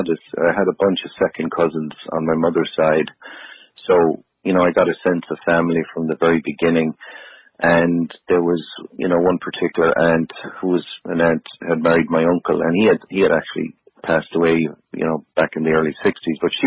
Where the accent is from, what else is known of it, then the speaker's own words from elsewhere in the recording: Ireland; also born or lived in New York; growing up in Ireland.